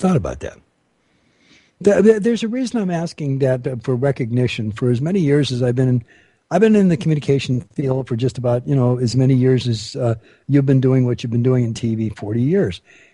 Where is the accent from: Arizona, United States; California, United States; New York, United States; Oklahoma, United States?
California, United States; Bell; I was brought up in Los Angeles. As a matter of fact, I came from, and most people are getting the idea here, the most famous city in Southern California.